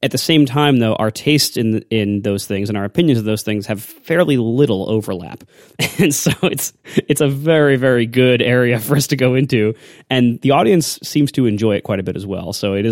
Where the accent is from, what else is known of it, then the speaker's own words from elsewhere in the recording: Ohio, United States; born there; And maybe that's because I was born in Ohio.